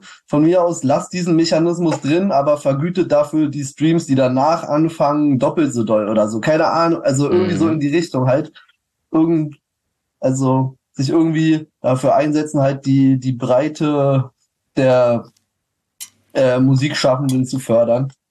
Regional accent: Berlin, Germany; Auch als Berliner.

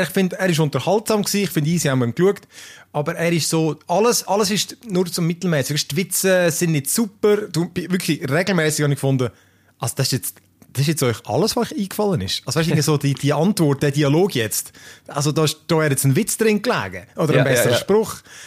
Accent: Switzerland

